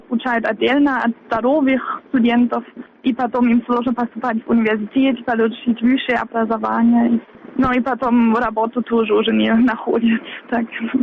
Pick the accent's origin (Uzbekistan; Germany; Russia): Germany; Wittenberg, Saxony-Anhalt; Russian is a second language; я из Виттенберга, из этого города в Германии, и мы с Могилевом города побратима.